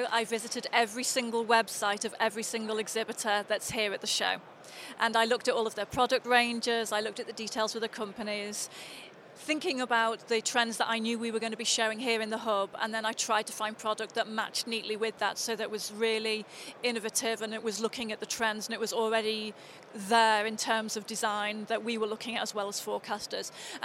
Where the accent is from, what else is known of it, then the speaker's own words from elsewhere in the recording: Liverpool, North West England, United Kingdom; I'm originally from Liverpool, home